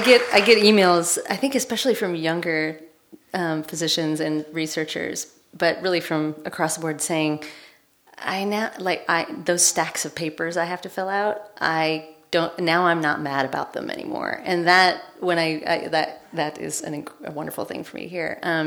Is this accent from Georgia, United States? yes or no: no; Portland, Oregon, United States; I mean, I grew up in Portland, Oregon, which is not known for its diversity.